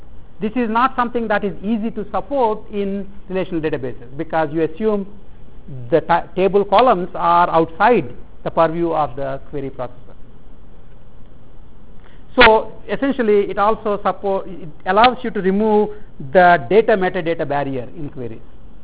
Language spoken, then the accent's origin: English; India; first language Telugu; English is a second language; until then my education was in Telugu, which is my mother tongue.